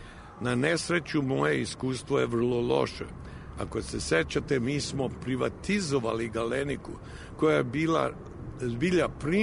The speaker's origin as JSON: {"language": "Serbian", "country": "Serbia", "said": "ja sam zbilja sretan kao Srbin da bude čovjek koji pravi mir u svetu"}